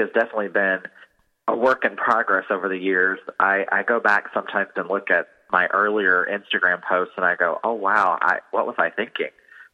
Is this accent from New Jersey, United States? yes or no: no; Virginia, United States; born there; now in New York City, United States; I was. I was born in Southwest Virginia.